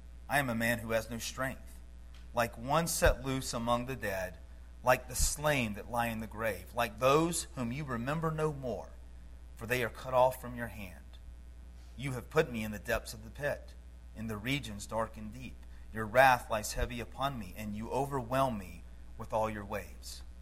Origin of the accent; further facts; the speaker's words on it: Georgia, United States; Growing up in Georgia, one of the things I enjoyed as a boy was the Peanuts cartoons.